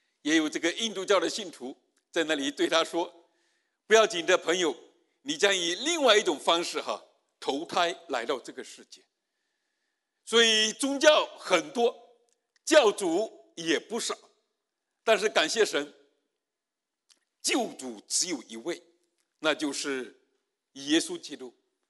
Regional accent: Fujian, China; 那我在这个福建农村长大的过程当中呢，家里发生过很多的悲剧哈。

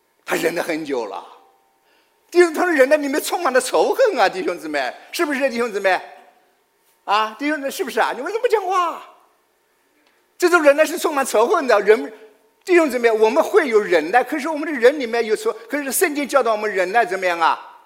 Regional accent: China; 我们从大陆来的弟兄姊妹都能够理解。那时候我在甘肃省读书的时候，是学水工建筑的

